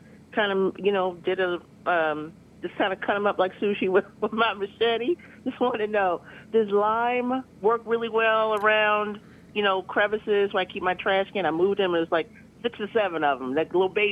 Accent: Upper Marlboro, Maryland, United States; I'm from Upper Marlboro, so I'm used to like country and deers and foxes.

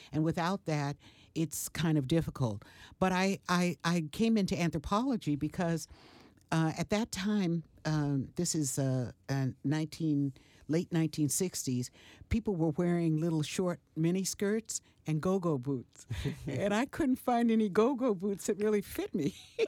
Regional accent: Denver, Colorado, United States; My father was born in Denver, and I was born in Denver. I was the eldest child of my mother and father, and my father passed away when I was 6 years old.

